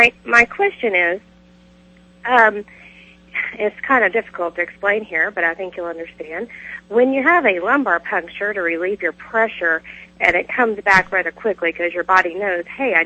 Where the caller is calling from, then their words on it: Kansas, United States; I am calling from Kansas, actually